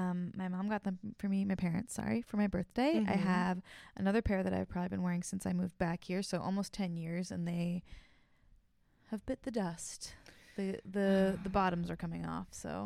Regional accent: Oregon, United States; I mean, I'm from Oregon, so it's got to be raining pretty hard for me to get the umbrella out.

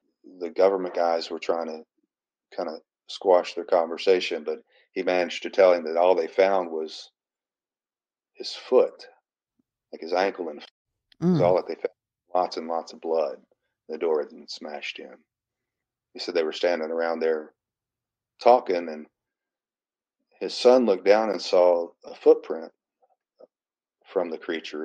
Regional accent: Lexington, Kentucky, United States; it was in my hometown of Lexington at the Coliseum there, Rupp Arena.

